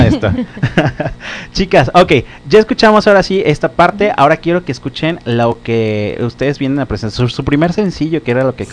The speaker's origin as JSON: {"language": "Spanish", "town": "Arandas", "region": "Jalisco", "country": "Mexico", "said": "Yo las escucho y hago un flashback de donde yo vengo, que son los Altos de Jalisco."}